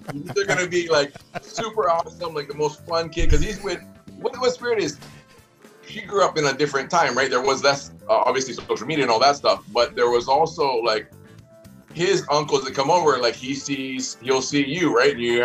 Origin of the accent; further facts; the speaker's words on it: Hawaii, United States; I mean, we're growing up in Hawaii, right?